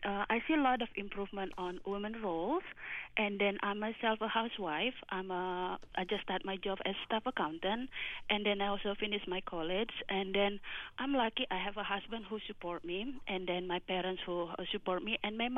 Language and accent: English; Indonesia; English is a second language; I'm from Indonesia. When I was in Indonesia